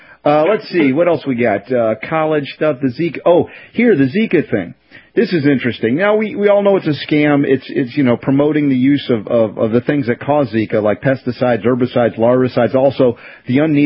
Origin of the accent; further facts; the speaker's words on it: United States; and again, I count myself as an American, but man, hopefully not as stupid as I once was